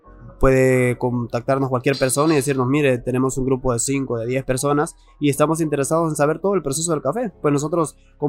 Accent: Nahuizalco, Sonsonate, El Salvador; Pues yo soy originario de Nahuizalco, crecí cortando café en las montañas en Nahuizalco.

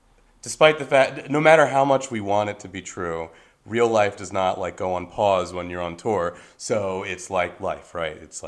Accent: Lower Merion, Pennsylvania, United States; Well, I was, but then in growing up in Lower Merion School District, as many of us did you go to Lower? As many of us did in this room, I was offered a chance to learn like a band or orchestral instrument in 4th grade

